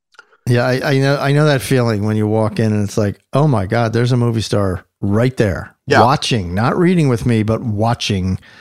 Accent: New Jersey, United States; also born or lived in Philadelphia; No. Born there. And then my parents moved over to South Jersey right away.

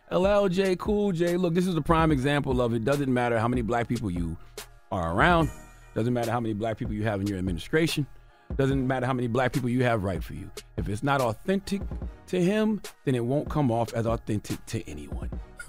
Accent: South Carolina, United States; And I know that because I'm from South Carolina, drop on the clues bomb from South Carolina.

